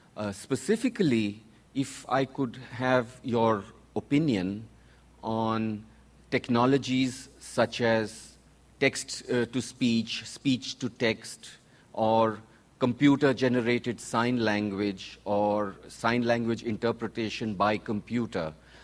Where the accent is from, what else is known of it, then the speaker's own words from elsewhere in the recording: India; I'm from India.